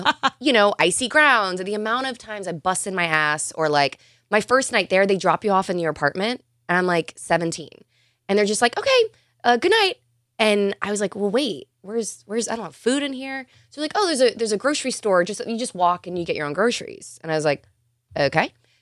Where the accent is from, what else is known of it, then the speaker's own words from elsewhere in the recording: Louisiana, United States; And it was in Baton Rouge, Louisiana, which I thought was cool that they chose, you know, mm-hmm. my home state.